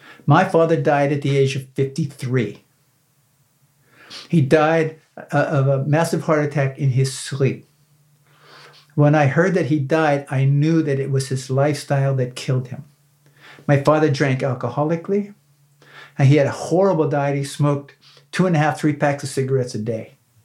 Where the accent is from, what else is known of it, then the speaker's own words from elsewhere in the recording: Pennsylvania, United States; I grew up in Northwest Pennsylvania. It was populated by an influx of Eastern Europeans, Polish, Slovakian, Ukrainian.